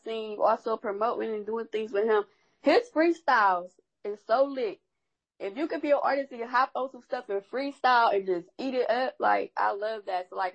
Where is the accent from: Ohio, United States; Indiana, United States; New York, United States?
Ohio, United States; rock with him because I'm from Ohio, born and raised. So you know how we get down in Ohio, we don't always support who from our city.